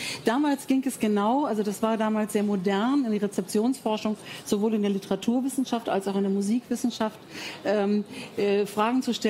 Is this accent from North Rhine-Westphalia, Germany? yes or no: yes; Bonn, North Rhine-Westphalia, Germany; Als ich klein war, als ich Kind war, bin ich in Bonn zur Schule gegangen, Kindergarten und groß geworden. Bonn ist die Beethovenstadt.